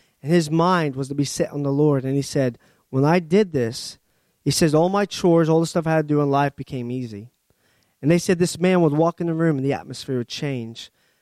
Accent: Ohio, United States; I said, I don't know you. I'm from Ohio.

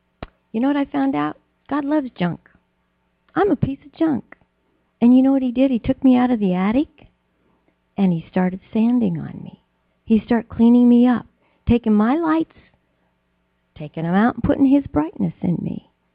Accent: Ketchikan, Alaska, United States; You're bringing me back to my hometown? I remember saying I would never live in Ketchikan when I was 16. I'm over 60 now. I'm here still.

